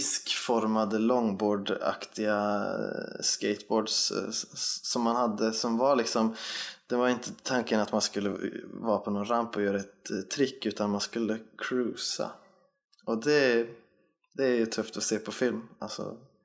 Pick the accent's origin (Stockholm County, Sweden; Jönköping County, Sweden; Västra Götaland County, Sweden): Västra Götaland County, Sweden; För den är inspelad där vi kommer ifrån, Västgöta slätten.